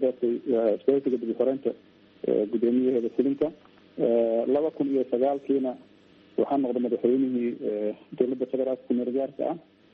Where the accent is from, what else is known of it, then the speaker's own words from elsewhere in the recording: Mahaday, Middle Shabelle, Somalia; born there; aniga waxaan dhashay 1966 waxaan ku dhashay meel u dhow magaalada Mahabay ee ka tirsan gobolka Shabeellada Dhexe.